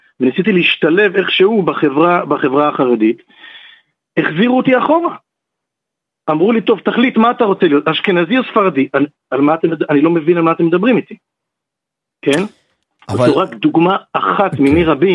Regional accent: Ramat Gan, Tel Aviv District, Israel; גדלתי בבית חילוני, גדלתי ברמת גן, למדתי בבית ספר בליך המפורסם, ואני... … כמו ששמעת, ואני, יש לי אבא אשכנזי ואמא ספרדיה.

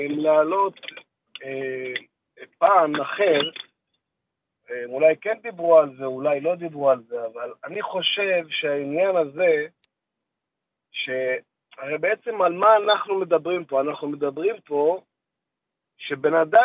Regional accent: Bnei Brak, Tel Aviv District, Israel; אני גדלתי בבני ברק

